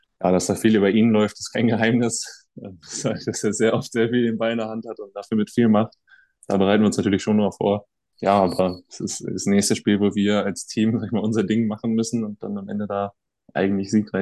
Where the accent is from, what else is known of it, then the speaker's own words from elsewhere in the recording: Oldenburg, Lower Saxony, Germany; die Spiele in Bremerhaven, jetzt halt nah in meiner Heimat ist, genauso wie in Artland, in Münster, quasi um die Ecke aus Oldenburger Sicht.